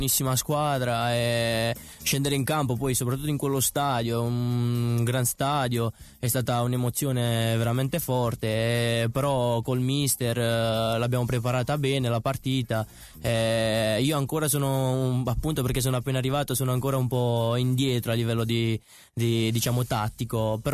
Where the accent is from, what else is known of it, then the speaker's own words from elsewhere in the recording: Terlizzi, Apulia, Italy; accent: Bari; di Terlizzi, provincia di Bari.